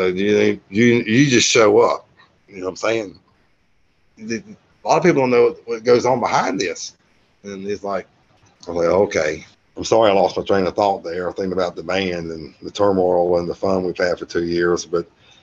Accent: North Carolina, United States; You know, I'm pretty simple from North Carolina. I haven't really traveled much in my life.

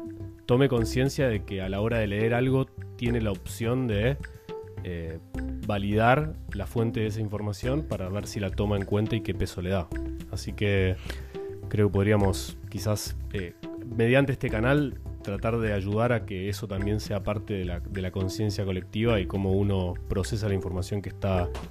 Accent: Argentina; Soy argentino, por eso tiro esta analogía.

